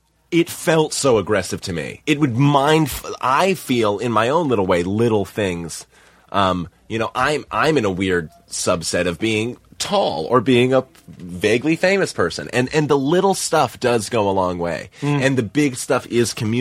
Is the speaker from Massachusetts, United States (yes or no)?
yes; Boston, Massachusetts, United States; I feel it. I mean, I'm from Boston, so I get this.